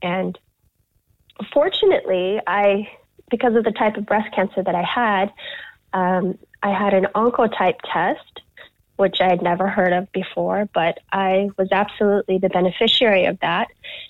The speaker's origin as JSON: {"language": "English", "country": "United States", "said": "And she's American, I'm American."}